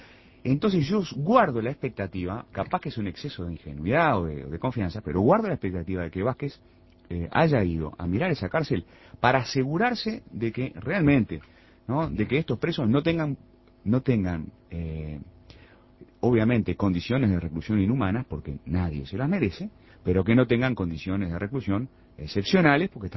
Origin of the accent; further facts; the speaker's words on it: Uruguay; A mí me da vergüenza como uruguayo